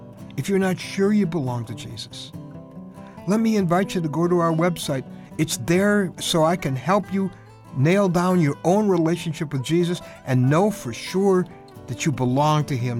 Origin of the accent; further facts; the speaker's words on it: Lake Michigan area, United States; I grew up around Lake Michigan, and when I was little, I used to go in it.